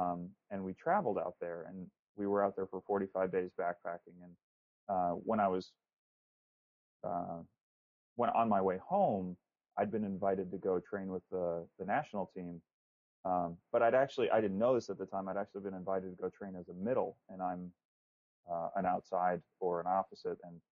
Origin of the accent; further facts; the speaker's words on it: Chicago, Illinois, United States; So I grew up in Chicago. First suburb north of Chicago.